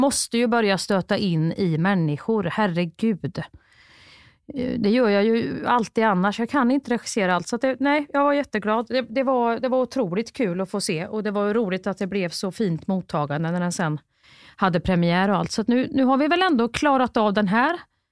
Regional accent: Värmland, Sweden; jag är från Värmland, så jag kramar allihop

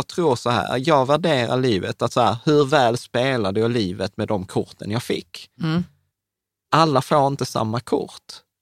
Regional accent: Sweden; born there; Vi föddes i Sverige, vi har fått en utbildning, vi har massa grejer.

